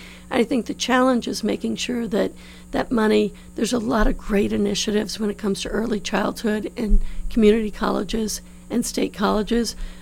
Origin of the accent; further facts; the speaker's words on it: New Orleans, Louisiana, United States; moved away as an adult; So I grew up in New Orleans, where laissez le bon temps rouler was the was the motto of the day. I moved, I went to undergrad in New Orleans, and then I moved out when I went to law school in New York in 1987